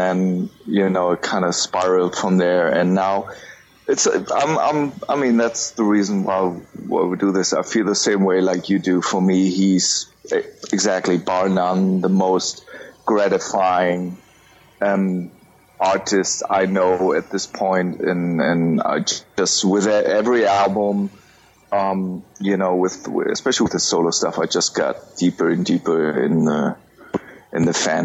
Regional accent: Germany; English is a second language; I'm from Germany, based in Munich.

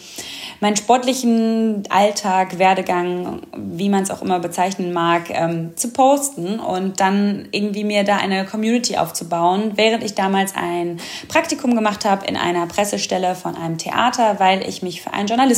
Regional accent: Oberhausen, North Rhine-Westphalia, Germany; Ich komme aus dem Ruhrgebiet, eigentlich aus Oberhausen, ganz toll.

